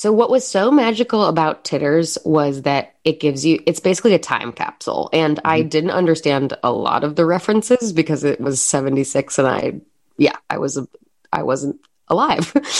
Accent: Chicago, Illinois, United States; So we've been in Chicago forever. Mm-hmm. I grew up near Second City, actually. But then we commuted to Hyde Park for school.

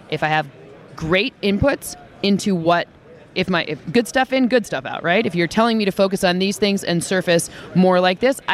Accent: Michigan, United States; I'm from Michigan, so

